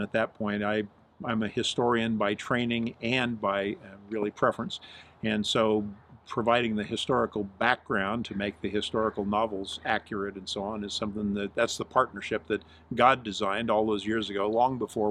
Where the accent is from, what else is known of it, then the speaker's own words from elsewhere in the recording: Bakersfield, California, United States; Growing up in the Central Valley in California, this is always the end of the rainbow for somebody from Bakersfield like us.